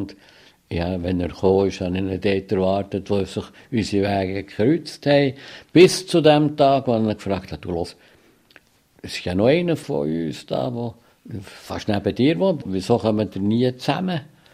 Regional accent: Bern, Switzerland; Aber ich habe mich als Berner und Schweizer gefühlt und für mich war Jude nichts anderes Besonderes gewesen.

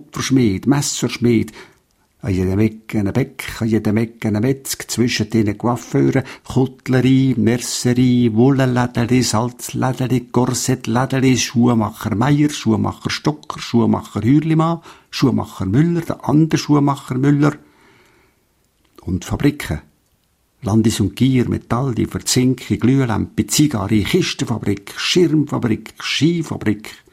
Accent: Zug, Switzerland; also born or lived in Zurich; Als ich hier Kind war, war Zug noch ein Handwerkerstädtchen.

